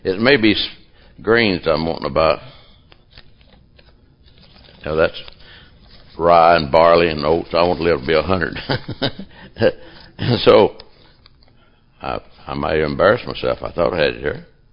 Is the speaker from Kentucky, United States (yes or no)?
yes; Kentucky, United States; And so, I was raised in Kentucky.